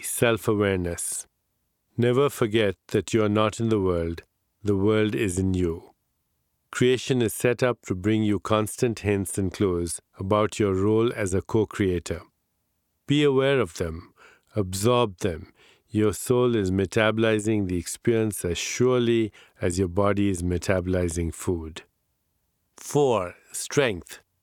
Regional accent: India; born or raised there

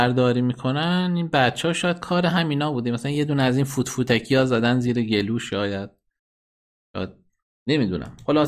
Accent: Iran; به غیر از این که همه ما ایرانی هستیم، پشت همدیگه هستیم

